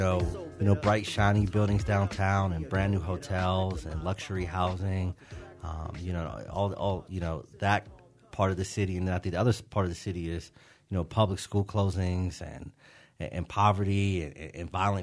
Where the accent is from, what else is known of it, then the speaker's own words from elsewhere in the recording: Pittsburgh, Pennsylvania, United States; Growing up in Pittsburgh, I grew up at the height of the steel collapse. I was born in 1976. I'm from a generation that I always say I can remember the old Pittsburgh.